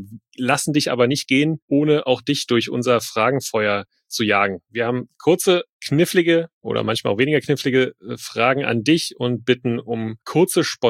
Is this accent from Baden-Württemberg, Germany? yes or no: no; Berlin, Germany; wir sind alle aus Berlin oder so.